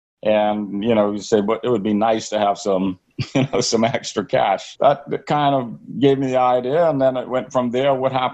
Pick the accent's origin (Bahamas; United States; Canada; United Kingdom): Bahamas; Hatchet Bay, Eleuthera; born there; Well, I was born in Hatchet Bay, Eleuthera, in 1960.